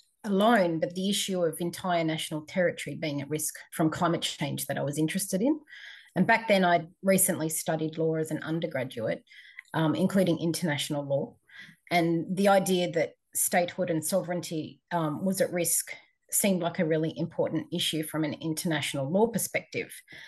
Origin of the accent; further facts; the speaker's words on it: Tuvalu; now in Australia; So even though we're based in Australia, we're part of the Tuvaluan diaspora, but we're also Australian citizens as well as being Tuvaluan citizens.